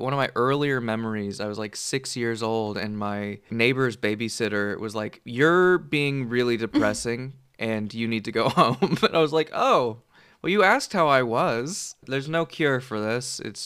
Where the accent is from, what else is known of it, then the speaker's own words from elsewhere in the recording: California, United States; I grew up in the Silicon Valley.